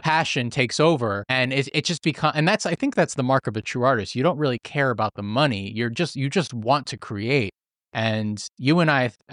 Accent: Queens, New York, United States; And this was in the city and we're from Queens.

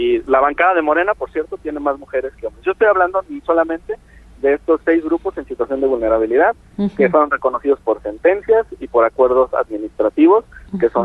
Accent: Jalisco, Mexico; Yo soy de Jalisco. Mi entidad se caracteriza por tener una población migrante importante, están cerca de 2 millones de jaliscienses que viven en el exterior.

